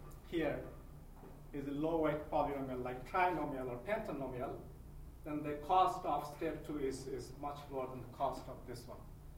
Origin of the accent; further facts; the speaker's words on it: Canada; since I'm from Canada, so I will say Z.